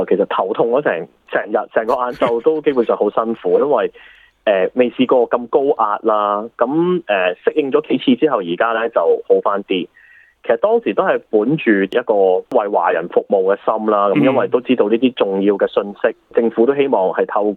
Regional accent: Macau; moved away as an adult; now in Sydney, Australia; 係啦，係土生土長澳門人，咁就18歲先至離開家鄉啦，叫做機緣巧合就嚟到悉尼讀書，咁跟住就真係落地生根咯。

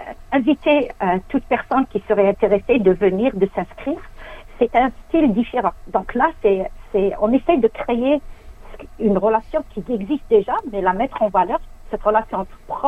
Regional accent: Algeria; Moi-même, je suis algérienne, donc je vais venir avec une tenue traditionnelle. Je suis berbère

